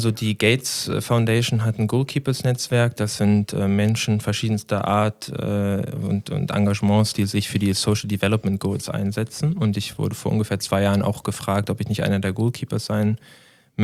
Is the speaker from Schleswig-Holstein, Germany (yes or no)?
yes; Krempe, Schleswig-Holstein, Germany; born there; Ich bin in Krempe geboren, im schönen Schleswig-Holstein, Kreis Steinburg, kann ich nur empfehlen.